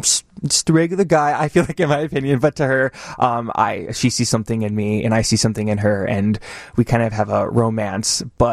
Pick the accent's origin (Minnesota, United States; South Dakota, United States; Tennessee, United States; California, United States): South Dakota, United States; Rapid City; now in New York City, United States; I'm originally from Rapid City, South Dakota. So